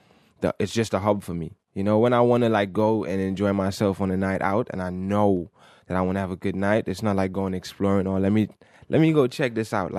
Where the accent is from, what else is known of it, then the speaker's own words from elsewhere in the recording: Trinidad & Tobago; because I'm Trinidadian.